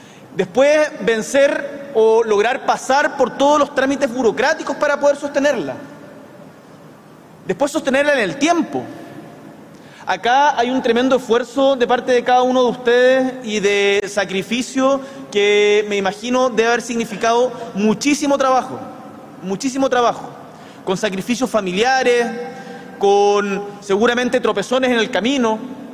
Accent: Chile

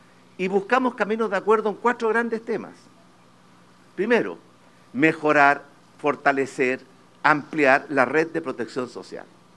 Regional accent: Chile; que nos una como chilenos

